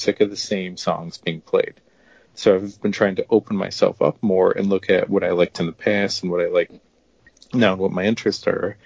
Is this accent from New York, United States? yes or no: yes; Watertown, New York, United States; I grew up in Watertown, which is closer to the Canadian border than to another U.S. city.